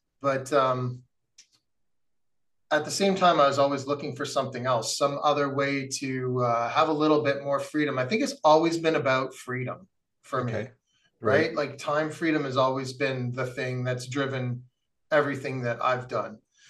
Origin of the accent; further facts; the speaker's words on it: Gravenhurst, Ontario, Canada; also born or lived in Orillia; I grew up mostly in Gravenhurst, Ontario. Born in Orillia, Ontario.